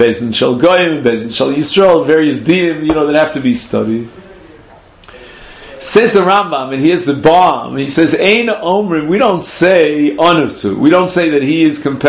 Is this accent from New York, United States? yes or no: yes; Brooklyn, New York, United States; I know of a neighborhood in Brooklyn, I come from Brooklyn, New York, where they still do this to this day.